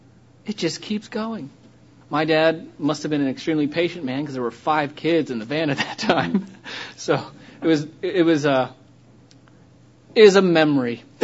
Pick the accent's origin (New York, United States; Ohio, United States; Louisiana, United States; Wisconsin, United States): Ohio, United States; there was one feast where I grew up in Ohio.